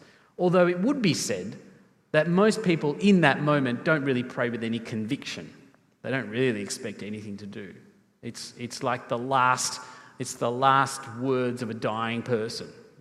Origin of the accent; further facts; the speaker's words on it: Sri Lanka; family, we don't speak, my parents do, but we didn't as a family speak Sinhalese, our mother tongue, my mother tongue, so to speak. So I don't really speak it very well. When I go back to Sri Lanka, whenever that will next be